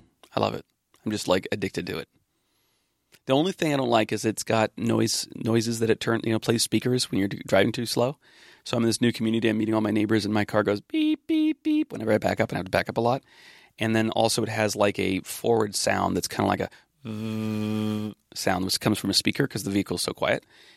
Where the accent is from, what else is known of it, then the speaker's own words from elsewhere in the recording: California, United States; I was born and raised in the Santa Cruz Mountains.